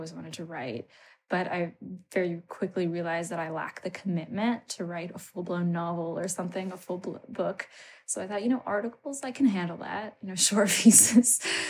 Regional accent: Maryland, United States; also born or lived in Canada; I grew up in Maryland. I was actually born in Canada. Yeah, my family moved, my parents moved to the U.S. and then lived between the U.S. and Canada for, you know, while I was a child, but I grew up in Maryland.

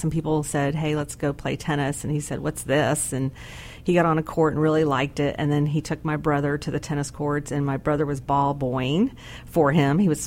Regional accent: St. Petersburg, Florida, United States; Well, I was born in St. Petersburg at Bayfront Center.

